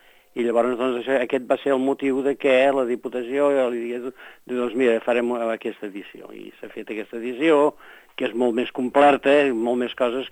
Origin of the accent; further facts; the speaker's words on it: Reus, Catalonia, Spain; soc de Reus, i després també perquè els meus besavis havien sigut del Priorat, la meva besàvia de Porrera